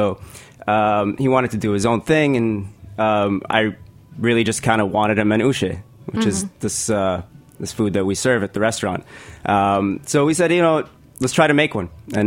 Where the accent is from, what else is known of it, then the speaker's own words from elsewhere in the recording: Kuwait; moved away as an adult; also born or lived in Washington, D.C.; now in New York City, United States; So I'm originally Lebanese, but born and raised in Kuwait. I moved here to the U.S. for college, came to GW in D.C., lived there for about 5 years before I decided to make the move to New York.